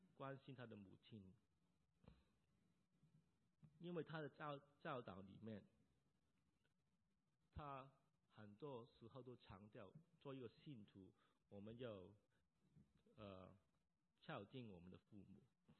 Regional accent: China; 根据犹太人的文化跟我们中国人都一样，一个长子有责任去供养父母

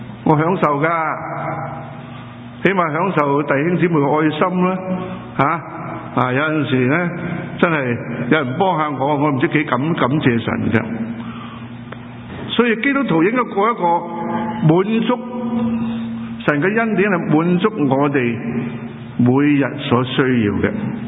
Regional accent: Guangdong, China; 我哋广东人有鹰吓

